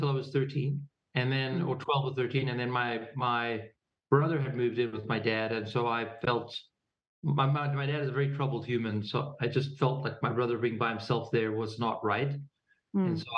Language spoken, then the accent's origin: English; Pretoria, Gauteng, South Africa; Well, we grew up in Pretoria